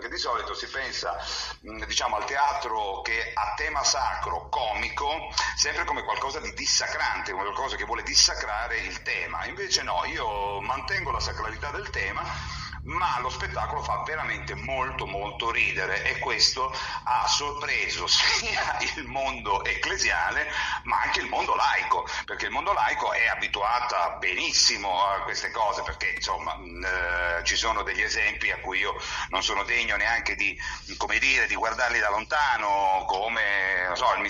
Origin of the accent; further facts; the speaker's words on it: Southern Italy, Italy; che io, che sono terrone, ma sono terrone, mi fanno paura